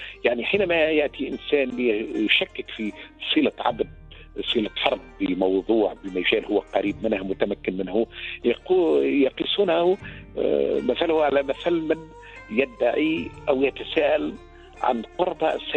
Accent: Tunisia; واللي هو المثال المتداول عندنا في تونس،

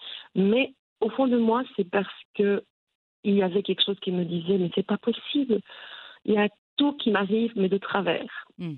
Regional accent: Tangier, Tanger-Tetouan-Al Hoceima, Morocco; now in Belgium; je suis d'origine de Tanger. Et donc, voilà, je voyage parfois vers Tanger pour des raisons professionnelles et puis je reviens chez moi en Belgique.

